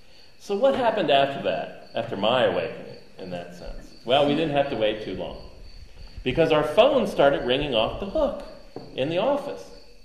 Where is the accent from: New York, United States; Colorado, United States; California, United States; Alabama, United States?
Alabama, United States; born there; I was born in Alabama, so I can tell it.